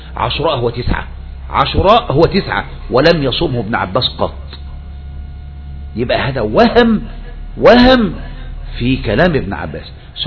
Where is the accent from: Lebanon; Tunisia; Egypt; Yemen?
Egypt; انت بقيت زينا يا مصطفى بقيت مصري